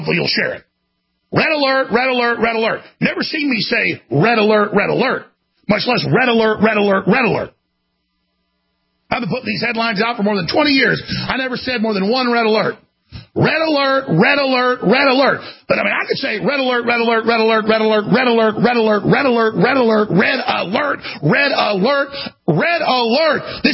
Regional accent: United States; And I'm an American. I come out of a long saga and a long struggle of 244 years and before that.

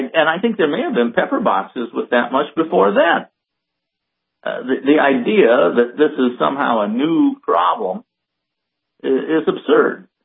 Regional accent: United States; born there; Actually, I am a Native American. I was born in America. That makes me a Native American, it seems to me.

